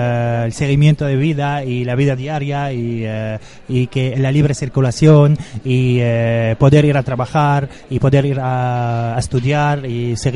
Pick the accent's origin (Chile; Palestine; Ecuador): Palestine; now in Egypt; vengo de Egipto, soy una refugiada palestina en Egipto.